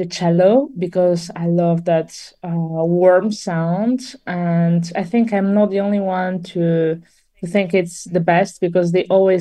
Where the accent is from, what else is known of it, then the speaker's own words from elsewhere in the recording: Italy; English is a second language; in Milan has been absolutely magical. I think it's a magic place, but especially for an Italian, this is something very meaningful.